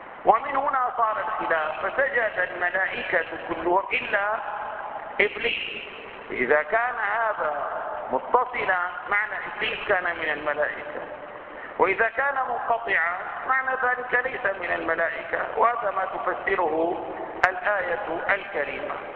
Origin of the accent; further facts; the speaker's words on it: Damascus, Damascus Governorate, Syria; أنا مرة كان أحد الولاة عندنا في دمشق وكان قد فعل دعوة لبعض العلماء